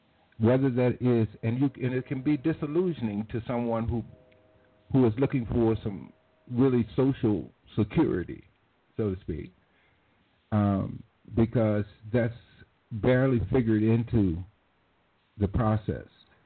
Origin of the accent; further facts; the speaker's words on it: the South, United States; New York is, for me, it was an education because I came from the South.